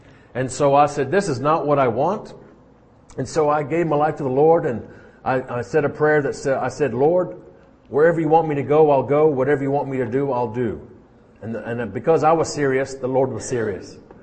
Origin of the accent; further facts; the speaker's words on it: New Orleans, Louisiana, United States; born there; And I'm originally from South Louisiana, New Orleans. I was born in New Orleans, but lived around the world.